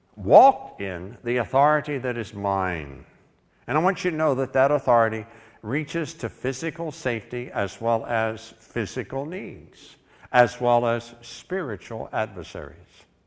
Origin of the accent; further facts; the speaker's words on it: West Virginia, United States; After all, I'm a redhead from West Virginia.